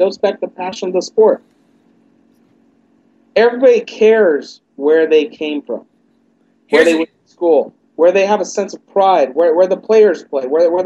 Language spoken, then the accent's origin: English; Eugene, Oregon, United States; Hey, before I went to Boise State, I grew up in Eugene, Oregon. I'm a Ducks fan.